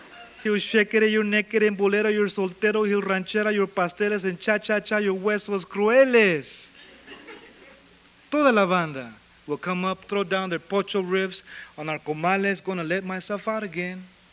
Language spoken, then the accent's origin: English; San Diego, California, United States; Yeah, when I grew up in San Diego, I grew up two blocks from the Rhythm Room. Downtown, 12th Street, Broadway.